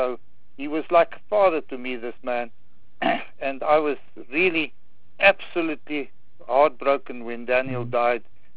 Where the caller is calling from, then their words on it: Rustenburg, North West, South Africa; Good evening, Kino. I'm speaking from Rustenburg.